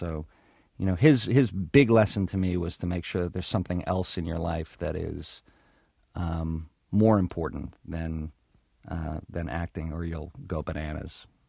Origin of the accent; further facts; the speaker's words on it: Ottawa, Ontario, Canada; I grew up in Canada, in Ottawa, Canada, and, you know, with my mom